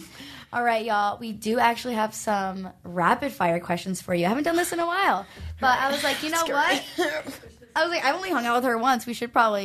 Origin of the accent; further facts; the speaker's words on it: Michigan, United States; I'm from Michigan. There's lakes everywhere, okay?